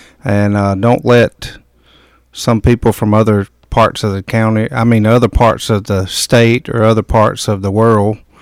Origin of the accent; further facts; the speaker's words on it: Greenwood, South Carolina, United States; also born or lived in Charleston; I was born in Charleston. My dad went to the Citadel, and we moved here when I was five. My grandparents always lived in Greenwood